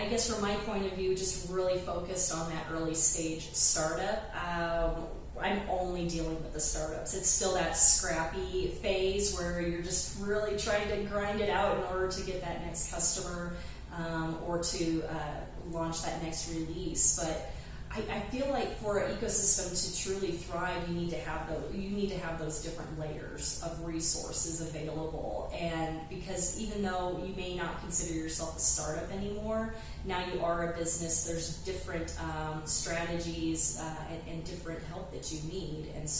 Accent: Kansas, United States; So I'm originally from Kansas. I've been here about 15 years now.

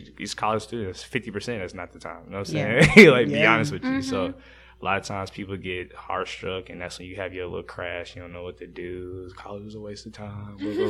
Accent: Clarksville, Tennessee, United States; I grew up in Clarksville, and I played basketball here.

